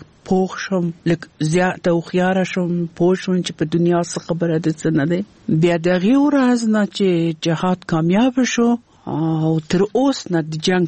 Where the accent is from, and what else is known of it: Kabul, Afghanistan; born or raised there